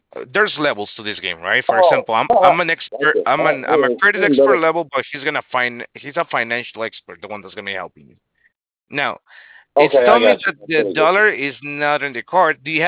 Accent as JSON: {"language": "English", "country": "Mexico", "said": "I'm a Mexican by name. Oh, well, I was born in Mexico. I'm born in Mexico."}